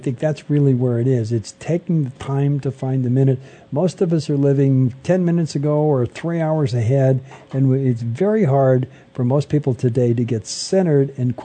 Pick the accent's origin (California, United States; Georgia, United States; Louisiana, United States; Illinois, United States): California, United States; Los Angeles; I was brought up in Los Angeles, and it's a completely different place now.